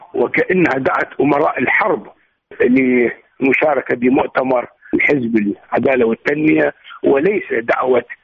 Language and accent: Arabic; Iraq; احنا كعراقيين